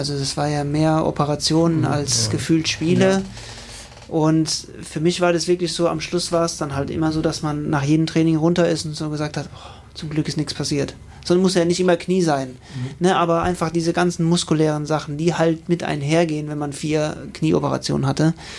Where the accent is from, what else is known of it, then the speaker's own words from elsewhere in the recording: Rhineland-Palatinate, Germany; Also wir sind ja aus der Umgebung, von daher ist es für uns ja theoretisch Heimat, auch wenn wir Pfälzer sind, aber klar, nicht weit weg. Ich bin auch stolzer Pfälzer.